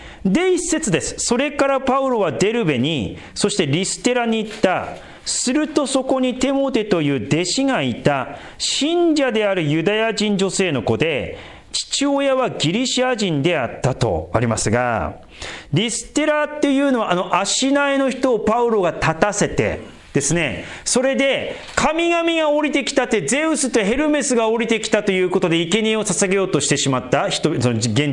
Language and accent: Japanese; Sendai, Miyagi, Japan; 私は高速バスで自分の実家戻りますよ、仙台にね。